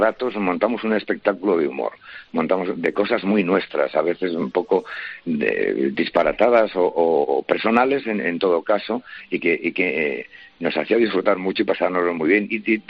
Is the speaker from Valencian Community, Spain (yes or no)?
no; Madrid, Community of Madrid, Spain; soy un aragonés que accidentalmente se crió en Madrid.